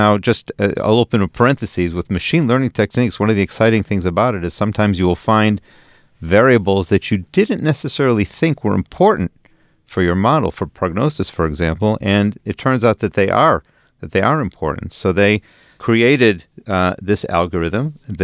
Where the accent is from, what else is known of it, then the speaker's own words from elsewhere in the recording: Cleveland, Ohio, United States; the fact that the group is from Cleveland, my hometown